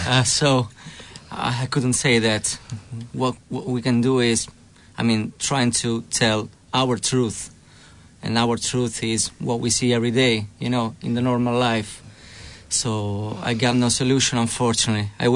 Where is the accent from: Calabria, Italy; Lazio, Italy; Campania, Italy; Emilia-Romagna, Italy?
Lazio, Italy; I'm from Rome. Yeah, I'm very close to Rome, 40 kilometers from Rome. It's on the seaside. It's a beautiful place.